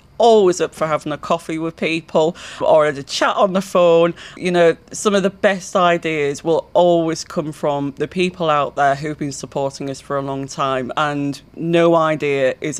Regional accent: Darlington, North East England, United Kingdom; Plus, I'm from Darlington. And when you're from Darlington, you grow up with everything about the railway.

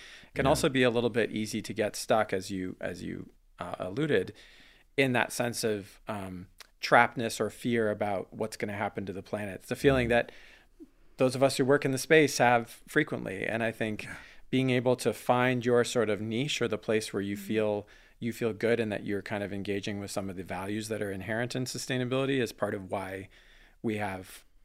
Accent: New England, United States; now in Wisconsin, United States; I'm originally from New England, ended up here for graduate school, and found my way into kind of a different love for Wisconsin

